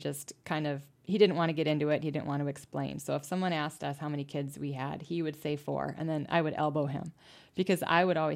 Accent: Ohio, United States; born there; I was born in Ohio, and I was an only child.

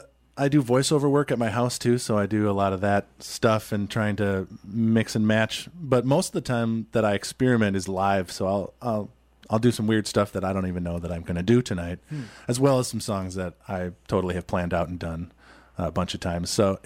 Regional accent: Minneapolis, Minnesota, United States; Yep, I'm from Minneapolis. I live in South Minneapolis still.

